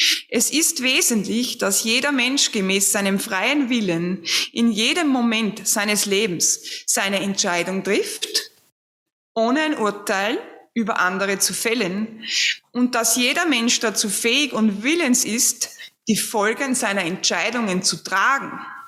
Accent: Austria; Schwurbler heißt, bei uns in Österreich sind es die Schwurbler.

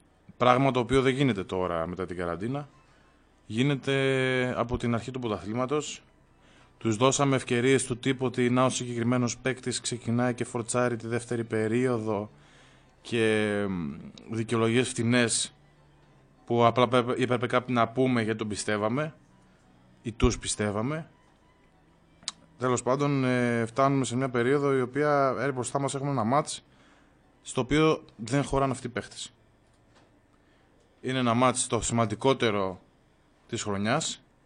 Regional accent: Greece; όχι είμαι Έλληνας, ο καλύτερος ποδοσφαιριστής στην Ελλάδα

